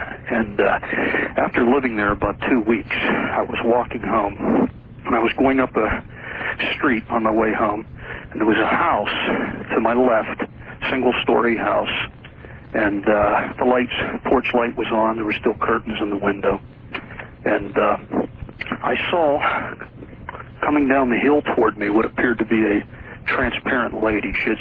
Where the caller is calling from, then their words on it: Pennsylvania, United States; I'm calling from Pennsylvania.